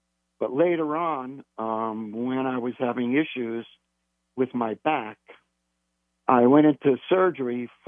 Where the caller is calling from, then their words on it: Hamilton, New Jersey, United States; I'm calling from New Jersey. Yes. Calling from New Jersey. I'm in central Jersey, around Princeton, Trenton area. I live in Hamilton, New Jersey.